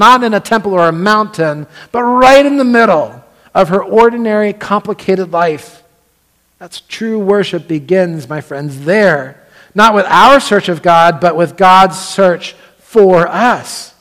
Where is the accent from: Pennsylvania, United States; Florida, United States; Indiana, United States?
Pennsylvania, United States; Lancaster; I'm from Lancaster, Pennsylvania